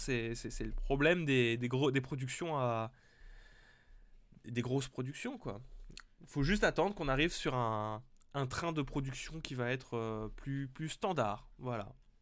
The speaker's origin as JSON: {"language": "French", "town": "Bordeaux", "region": "Nouvelle-Aquitaine", "country": "France", "said": "Je suis de Bordeaux et je le sais bien, mais le gavé, il n'y a que nous que ça se dit."}